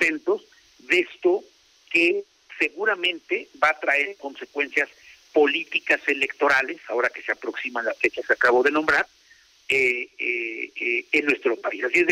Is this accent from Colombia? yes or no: no; Mexico; porque todos somos mexicanos.